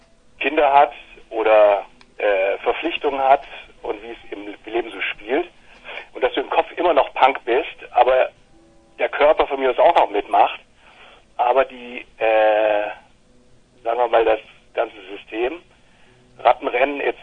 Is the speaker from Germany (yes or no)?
yes; Hesse, Germany; Ich komme ursprünglich nicht aus Hamburg, sondern aus Nordhessen